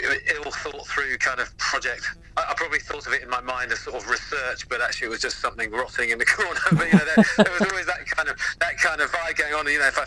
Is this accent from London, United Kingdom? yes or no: no; South West England, United Kingdom; So I grew up in South Devon.